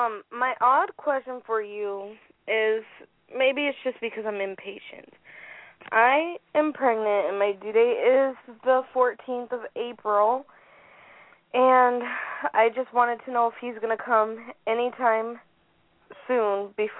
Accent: Omaha, Nebraska, United States; I'm from Omaha, Nebraska.

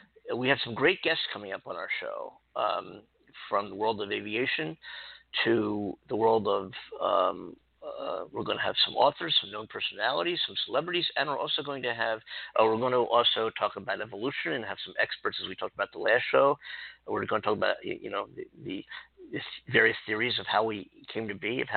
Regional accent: East Coast, United States; also born or lived in New York City; now in California, United States; I live in California. I came from the East Coast. I lived in New York City

